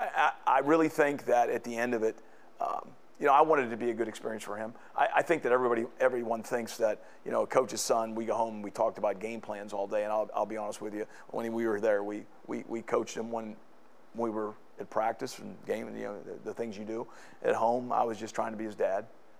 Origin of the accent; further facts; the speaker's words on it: Uniontown, Pennsylvania, United States; I went back to my hometown, Uniontown, Pennsylvania, and I was an assistant wrestling coach.